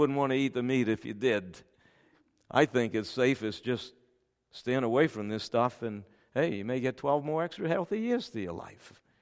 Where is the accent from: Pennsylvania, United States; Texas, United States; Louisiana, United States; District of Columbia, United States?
Louisiana, United States; Now, you have to understand something. I'm from Louisiana, South Louisiana, and crawfish is it down there.